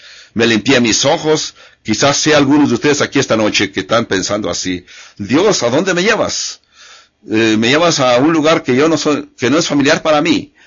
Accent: California, United States; cuando crecí en California, nunca experimenté nada como esto.

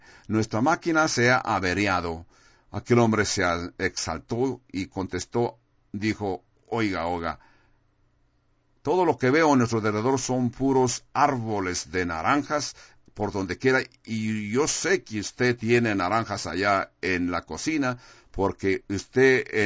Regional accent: Huntington Beach, California, United States; cuando crecí en California, en Huntington Beach, California.

